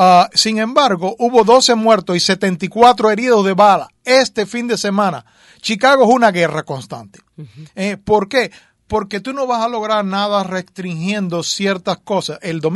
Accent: Cuba; Yo grito mucho más que él porque soy cubano.

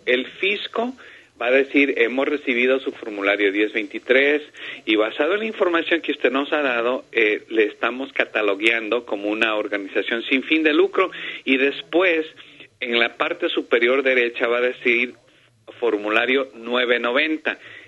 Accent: Ecuador; yo soy ecuatoriano, obviamente

